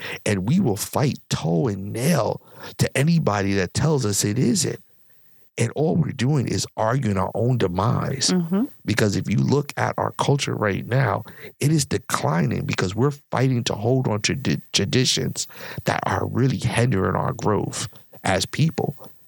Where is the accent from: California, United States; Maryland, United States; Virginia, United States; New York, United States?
New York, United States; I'm from New York, so it's kind of like a pride where you raised in the hood